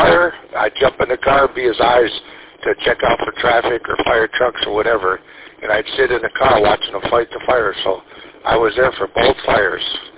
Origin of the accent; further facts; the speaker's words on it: Mount Clemens, Michigan, United States; I grew up and was born in St. Joe East, Mount Clemens Hospi